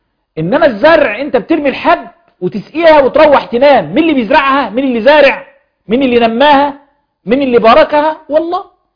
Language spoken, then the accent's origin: Arabic; Egypt; احنا عندنا في مصر لله الحمد مصر ليست دولة فقيرة